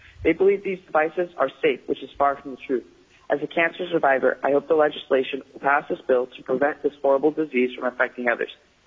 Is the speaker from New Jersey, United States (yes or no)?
no; Nikiski, Alaska, United States; I am from Nikiski, Alaska.